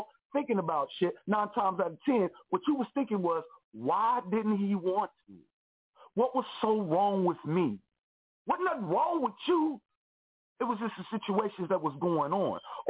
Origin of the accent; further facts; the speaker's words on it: Kansas City, Missouri, United States; now in Philadelphia, United States; I'm from Kansas City, Missouri, not from Philadelphia. I live in Philadelphia now, but this is where I'm from.